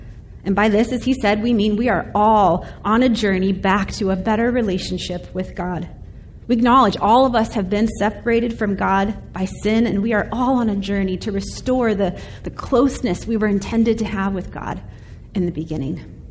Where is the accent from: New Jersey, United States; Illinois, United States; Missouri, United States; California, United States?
Illinois, United States; Chicago; I grew up in Chicago when the Bulls were winning championship after championship, and all of our eyes were constantly glued to the television